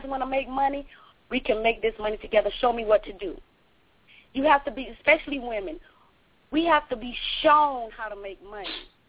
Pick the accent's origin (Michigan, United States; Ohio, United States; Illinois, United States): Michigan, United States; Detroit; now in Atlanta, United States; I'm originally from Detroit, but I live in Atlanta now.